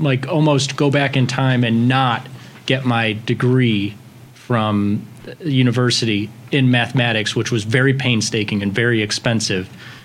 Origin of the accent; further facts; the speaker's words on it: Chicago, Illinois, United States; I was from, I'm from Beverly on the south side of Chicago